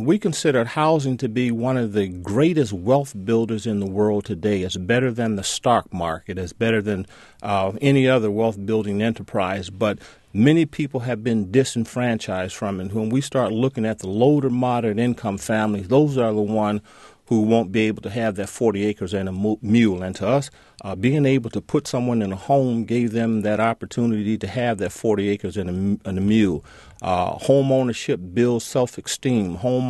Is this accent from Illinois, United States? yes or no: yes; Waukegan, Illinois, United States; Early on, when I was raised up in Waukegan, Illinois, at Shiloh Baptist Church, my wife and I, we both grew up in the same church